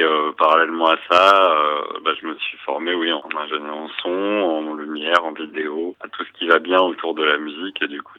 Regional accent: Paris, Île-de-France, France; born there; Alors, je suis né à Paris, mais en effet, j'ai passé pas mal de temps en Bretagne

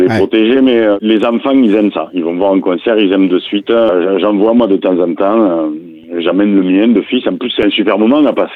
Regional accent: Béziers, Occitanie, France; avec un sold out du côté de Bordeaux ou chez nous à Béziers

